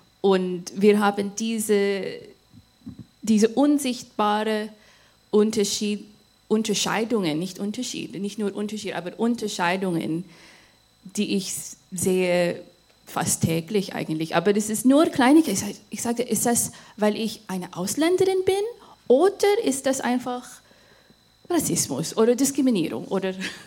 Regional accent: Virginia, United States; German is a second language; ich komme aus den USA. Man fragt auch danach, oder fragt nicht, oder es gibt eine Pause. Ich sag, von Stadt Virginia eigentlich.

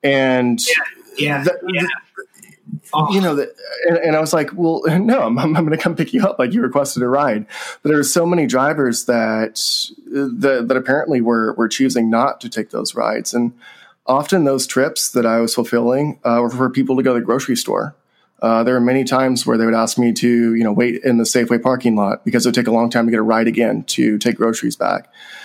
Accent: California, United States; I wrote this blog post when I joined about my hometown, which is in the Central Valley of California, food rich area, breadbasket of the world, immense food access issues, immense.

